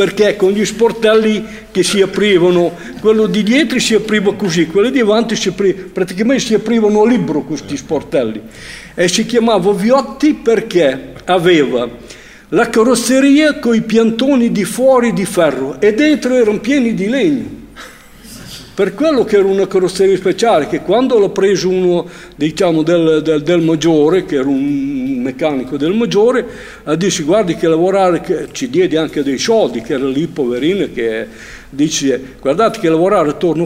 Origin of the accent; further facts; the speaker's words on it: San Pietro di Ozzano, Emilia-Romagna, Italy; born there; nato 1/8 del 46, il 1° agosto del 1946, sono nato a Castel San Pietro, però ho sempre vissuto fino ai 7 anni a San Pietro di Ozzano